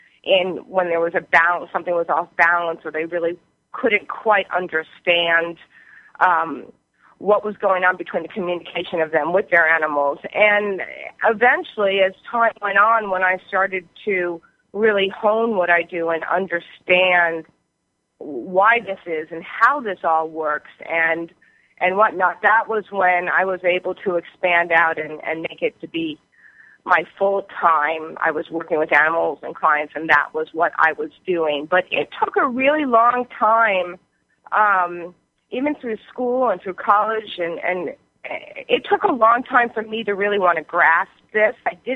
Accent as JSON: {"language": "English", "town": "Old Brookville", "region": "New York", "country": "United States", "tie": "born or raised there", "lives_now": "Los Angeles, United States", "said": "Well, I live in Los Angeles currently, and I am from New York, and Long Island, actually Old Brookville, New York. I was born and raised there"}